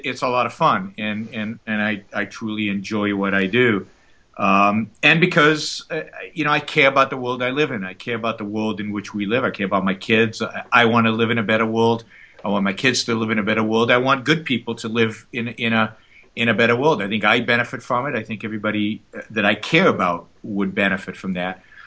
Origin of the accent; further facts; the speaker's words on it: Israel; moved away as an adult; now in United States; I was born and raised in Israel served in the Israeli military, got my undergraduate degree over in Israel, and then moved to the United States in 1987.